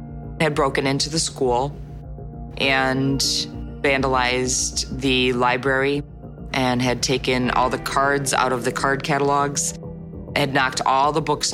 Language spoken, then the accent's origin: English; Libertyville, Illinois, United States; I grew up in Libertyville. Robin was a few years older than me.